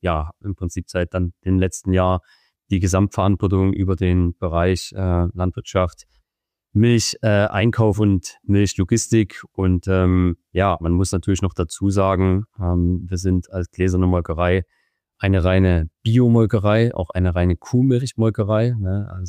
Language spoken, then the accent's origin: German; Chemnitz, Saxony, Germany; born there; mittlerweile 34 Jahre alt, komme ursprünglich gebürtig aus Karl-Marx-Stadt, der Stadt mit 3 O. War, glaube ich, 18 Tage nachdem ich geboren bin, dann die Umbenennung in Chemnitz.